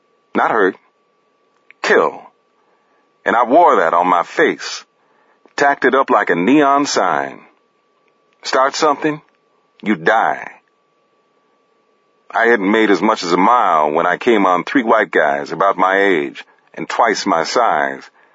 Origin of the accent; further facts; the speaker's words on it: Chicago, Illinois, United States; I'm from Chicago, did you know that?